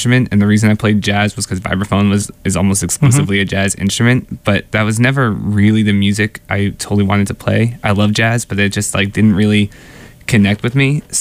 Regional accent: New York City, New York, United States; I grew up in New York, in Manhattan.

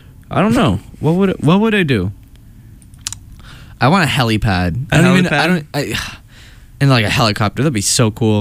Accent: Florida, United States; I can say that because I'm from Florida.

